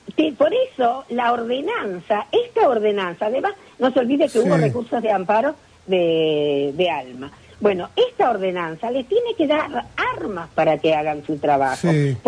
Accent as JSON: {"language": "Spanish", "town": "Comodoro Rivadavia", "region": "Chubut", "country": "Argentina", "said": "Porque si las cosas nosotros las analizáramos realmente como argentinos o acá como comodorenses"}